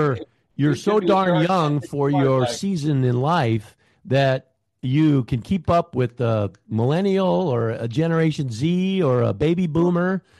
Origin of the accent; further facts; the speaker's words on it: Nebraska, United States; now in Kansas City, United States; I grew up in Nebraska, moved to Kansas City.